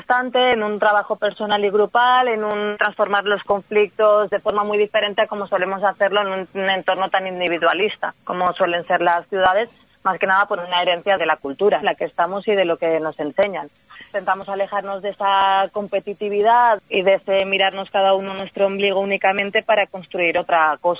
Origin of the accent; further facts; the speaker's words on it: Valencia, Valencian Community, Spain; now in Ontinyent, Spain; Luego también hay gente que venimos de Valencia